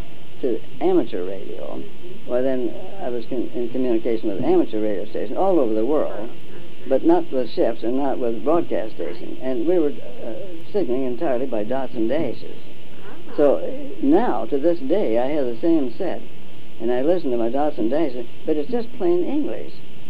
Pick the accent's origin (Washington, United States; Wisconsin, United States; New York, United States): Washington, United States; Seattle; And then he asked about my aunt one time, who was in Seattle, my hometown.